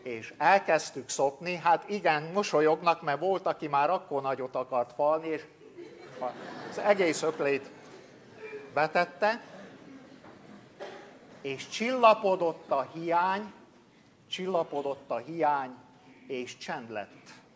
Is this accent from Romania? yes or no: yes; Transylvania, Romania; én egy színmagyar, színreformátus faluba születtem és nőttem fel Erdélybe.